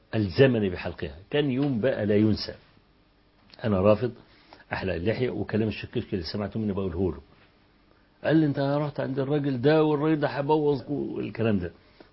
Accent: Egypt; واقول ان انا من مصر

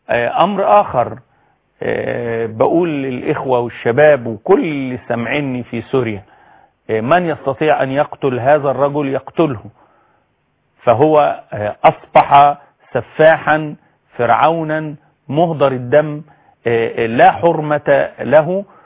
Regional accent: Egypt; احنا كشعب مصري وكصوار وكمصريين شرفاء

